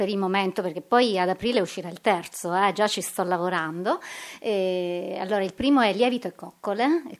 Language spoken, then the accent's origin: Italian; Apulia, Italy; Io sono salentina, di origini, quindi...